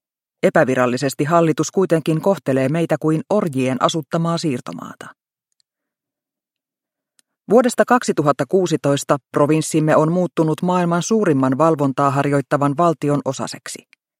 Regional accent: Xinjiang, China; Finnish is a second language; now in Finland; Olemme kotoisin Kiinan luoteisprovinssista, joka on pinta-alaltaan suurempi kuin Saksa, Ranska sekä Espanja yhteensä ja sijaitsee linnuntietä vajaan 3000 kilometrin päässä Pekingistä.

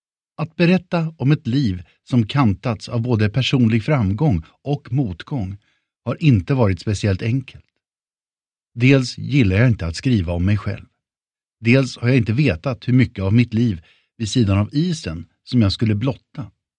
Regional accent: Surahammar, Västmanland County, Sweden; also born or lived in Västerås; men jag är född i Sverige, närmare bestämt i Västerås. Pappa och mamma är däremot från Finland och kom till Surahammar efter kriget.

